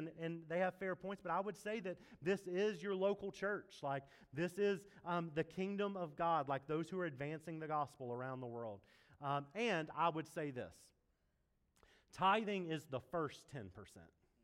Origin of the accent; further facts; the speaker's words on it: the South, United States; Growing up in the South, we had to take the A something.